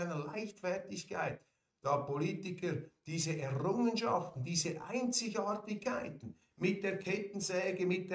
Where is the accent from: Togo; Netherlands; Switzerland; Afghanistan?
Switzerland; in einem Wahljahr sind wir Schweizer aufgerufen, diese Schweiz zu verteidigen